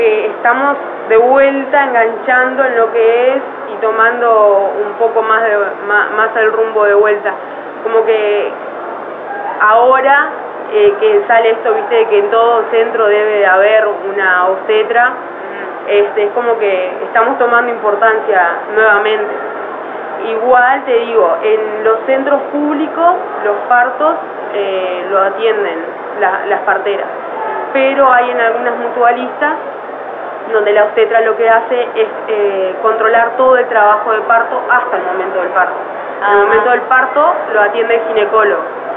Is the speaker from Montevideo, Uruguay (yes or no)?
no; Salto, Uruguay; En realidad yo soy del interior, soy de Salto.